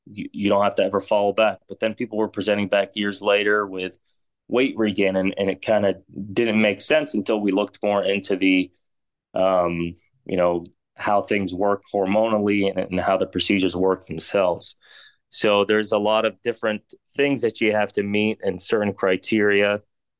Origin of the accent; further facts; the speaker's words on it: Pennsylvania, United States; So yeah, I actually grew up in Westmoreland County. There was a hospital system in Jeannette, that was called Mansour Hospital. That's where I was born. My family, my background, they're from Syria mostly.